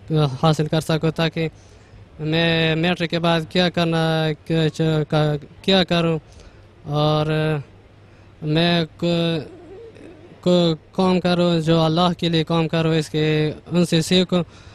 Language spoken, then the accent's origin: Urdu; Parachinar, Khyber Pakhtunkhwa, Pakistan; میں پارا چنار سے تعلق رکھتا ہوں.